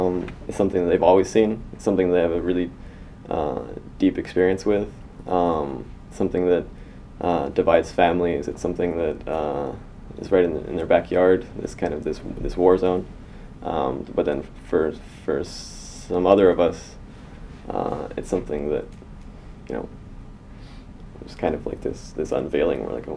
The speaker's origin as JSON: {"language": "English", "town": "San Diego", "region": "California", "country": "United States", "tie": "born or raised there", "said": "the best way that I can talk about it is growing up in San Diego. You have this border here."}